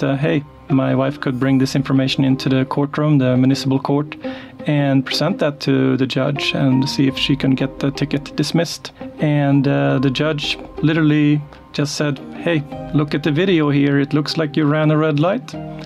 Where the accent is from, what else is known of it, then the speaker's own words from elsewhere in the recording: Sweden; now in Beaverton, United States; So, I grew up in Sweden.